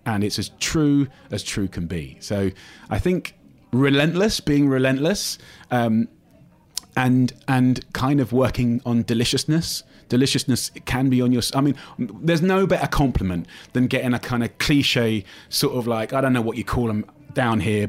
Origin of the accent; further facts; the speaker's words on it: United Kingdom; it wasn't just about me being British, it was about me being from the outside.